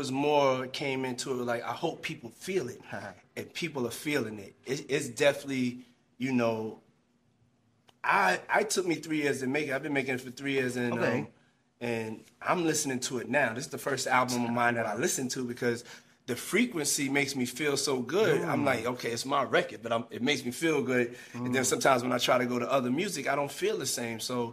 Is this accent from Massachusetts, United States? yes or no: no; New York City, New York, United States; And so growing up in the Bronx, having that blessing to be able to, to be able